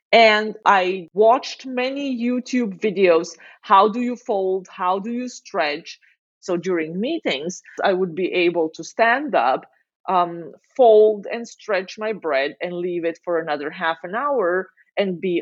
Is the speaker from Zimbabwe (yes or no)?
no; Ljubljana, Slovenia; English is a second language; now in Basel, Switzerland; I live in Basel, Switzerland. However, I am from Ljubljana, Slovenia. Slovenia, it's a bread-eating country.